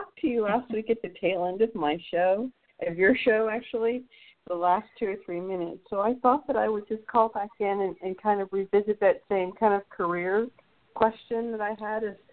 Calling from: Texas, United States; from Texas.

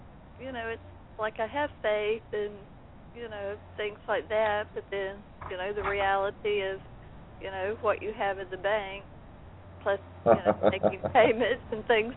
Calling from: Texas, United States

